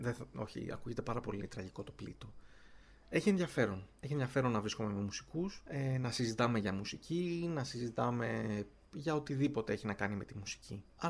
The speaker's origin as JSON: {"language": "Greek", "town": "Thessaloniki", "region": "Central Macedonia", "country": "Greece", "tie": "born or raised there", "lives_now": "Vienna, Austria", "said": "Ως Θεσσαλονικιός μεγάλωσα με τον Ερωτικό"}